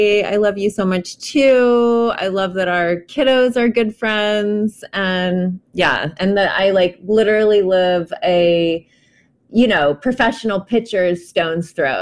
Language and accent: English; Seattle, Washington, United States; born there; also born or lived in Tacoma / Texas; Well, I was born on Duwamish land in what's currently called Seattle in Washington State.